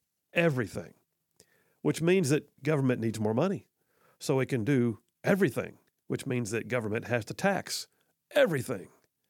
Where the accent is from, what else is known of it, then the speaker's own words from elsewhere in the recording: Huntsville, Alabama, United States; When I was a kid growing up in South Huntsville, everybody knew that gas was cheaper right across the Tennessee River Bridge.